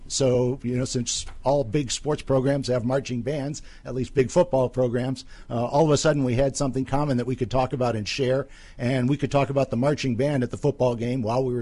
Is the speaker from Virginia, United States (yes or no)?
no; Rochester, New York, United States; I grew up in Rochester, New York on Lake Ontario in the snow belt.